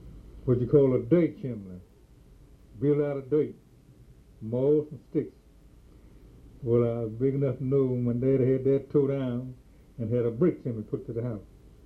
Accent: United States; born there; I was born in Warren County. I was born in 1895.

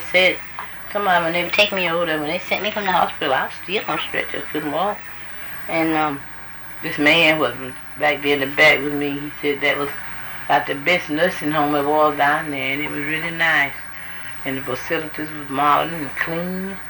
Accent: the South, United States; I said, I didn't tell you the truth. I'm from the South, and I'm not used to it.

